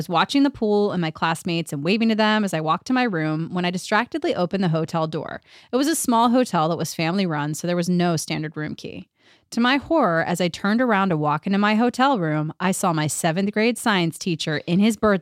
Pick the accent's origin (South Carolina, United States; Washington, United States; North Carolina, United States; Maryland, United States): Maryland, United States; I grew up in Maryland, but yeah, we went to DC because it was close